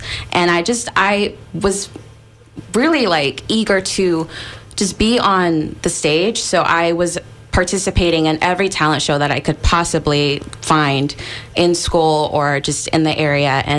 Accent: Cali, Valle del Cauca, Colombia; I'm from Cali, Colombia.

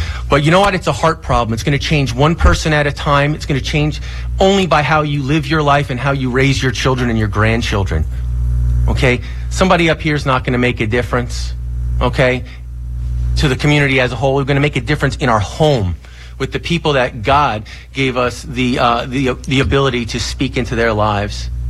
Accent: United States; I'm an American. I'm a father. I'm a grandfather.

